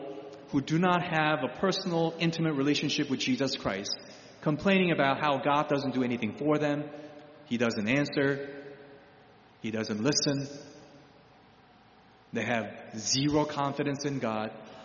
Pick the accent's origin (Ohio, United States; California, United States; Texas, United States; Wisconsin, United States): Ohio, United States; Broadview Heights; So you're from Rocky River, I'm from Broadview Heights.